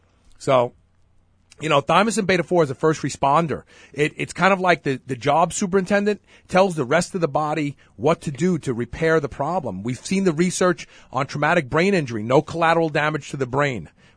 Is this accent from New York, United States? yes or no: yes; Brooklyn, New York, United States; See, because there's a brotherhood when you grow up in that neighborhood. I can just say, look … I'm from Bed-Stuy.